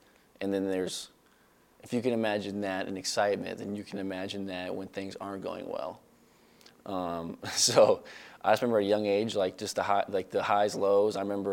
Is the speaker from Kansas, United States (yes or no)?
no; Omaha, Nebraska, United States; also born or lived in Iowa; Well, I went to high school in Iowa, but I was born and raised in Omaha. And my family's typical Nebraska fans